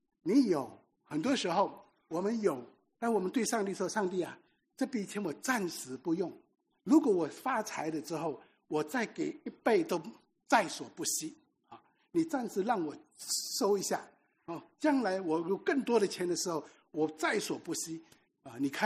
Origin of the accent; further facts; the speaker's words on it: Singapore; 新加坡是钱多人善良，我们新加坡人基本上都是善良的。